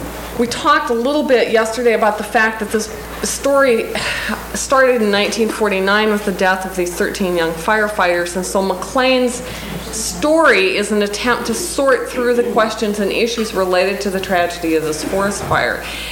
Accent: Montana, United States; now in Sioux Falls, United States; I teach at Augustana College in Sioux Falls, South Dakota. I teach theology. Born and raised in Montana, but have been living in the Dakotas more recently.

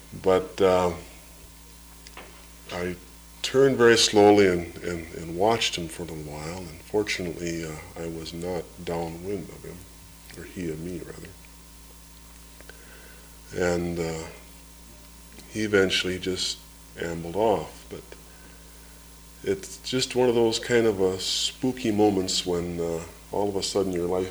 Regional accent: Montana, United States; from Montana.

